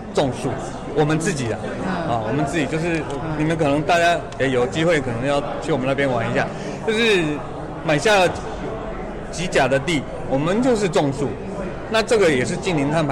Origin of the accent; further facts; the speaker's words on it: Taiwan; 就是我们台湾人，就是我们台湾